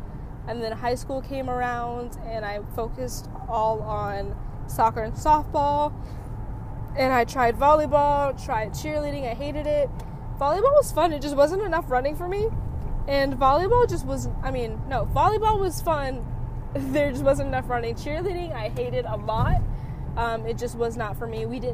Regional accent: Pikesville, Maryland, United States; Like, we grew up in Pikesville, which is not like a bad area.

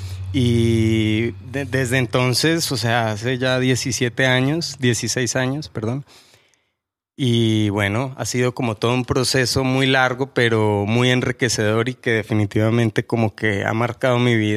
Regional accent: Colombia; no soy mexicano, yo soy colombiano, y crecí en el campo hasta mis 15 años

